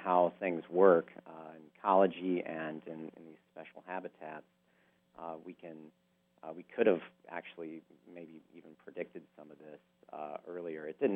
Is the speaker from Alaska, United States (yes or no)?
yes; Alaska, United States; I grew up in Alaska, and fishing was excellent for many, many years